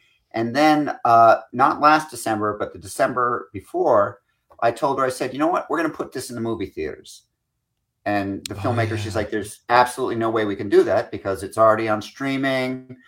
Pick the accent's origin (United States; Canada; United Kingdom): United Kingdom; Scotland; But I'm Scottish.